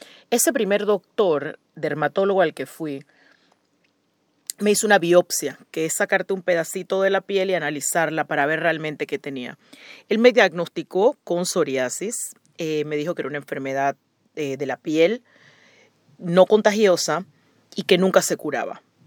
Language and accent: Spanish; Panama; o en mi caso que salía en pantalla, pues una figura conocida en mi país, Panamá, quizás no tiene cosas.